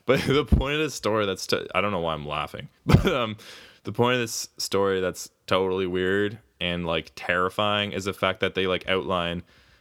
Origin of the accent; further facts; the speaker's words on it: Canada; Yeah, we're from Canada, for the record.